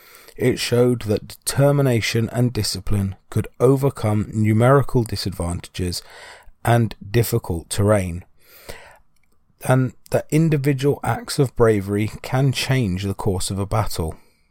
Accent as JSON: {"language": "English", "country": "United Kingdom", "said": "we see this as British people, that there is a lot of history where the British are outnumbered quite drastically"}